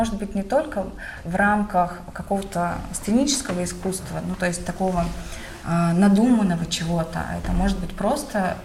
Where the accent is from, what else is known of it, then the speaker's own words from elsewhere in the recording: Novodesyatnikovo, Buryatia, Russia; Нет, Кяхтинский район, село Новодесятниково.